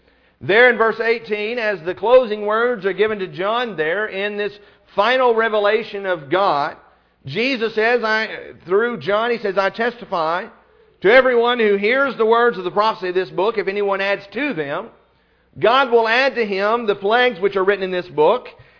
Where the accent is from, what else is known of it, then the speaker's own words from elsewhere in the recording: Illinois, United States; born there; They were both born in Mississippi and I was born in Illinois.